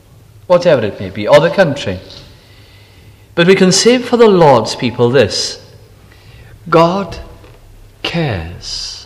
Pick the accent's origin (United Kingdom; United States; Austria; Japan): United Kingdom; Bolton, North West England; also born or lived in Aberystwyth; every time he met me, he could only remember one thing, that I came from Bolton. And Bolton has a population of about 180,000 people.